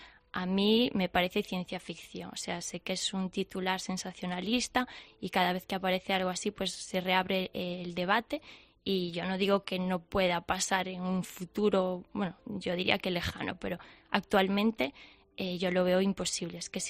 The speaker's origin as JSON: {"language": "Spanish", "region": "Galicia", "country": "Spain", "said": "Yo ahí, como buena gallega"}